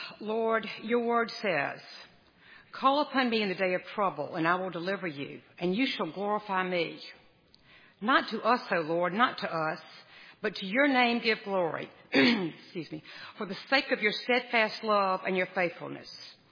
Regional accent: Columbia, United States; We grew up in Columbia, we had daily morning devotionals, and we attended First Presbyterian Church.

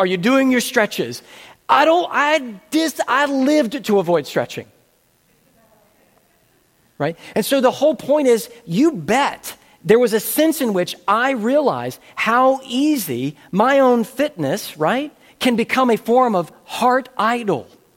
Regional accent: the South, United States; As a Southerner, it is the pride of many Southern families

